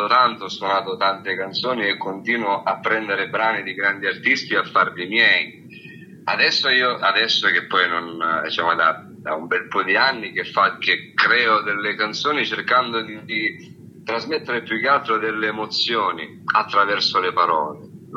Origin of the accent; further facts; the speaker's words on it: Francofonte, Sicily, Italy; io sono siciliano, sono dalla provincia di Siracusa, in una ridente cittadina, patria delle arance, che si chiama Francofonte.